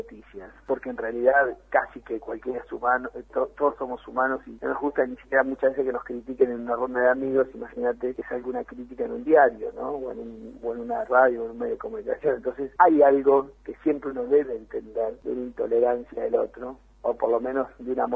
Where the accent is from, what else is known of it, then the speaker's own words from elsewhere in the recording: La Pampa, Argentina; moved away as an adult; now in Buenos Aires, Argentina; yo soy de La Pampa, te aclaro, no conozco más o menos el tema del interior, me vine a estudiar a Buenos Aires y ya me quedé